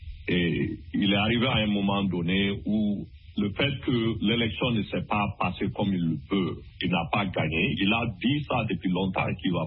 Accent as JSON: {"language": "French", "country": "Mali", "said": "Je prends l'exemple de mon pays d'origine, qui est le Mali."}